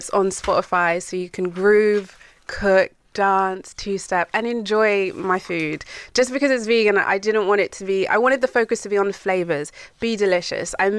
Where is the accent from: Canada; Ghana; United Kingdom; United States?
United Kingdom; Cup of tea. Me personally. I'm British.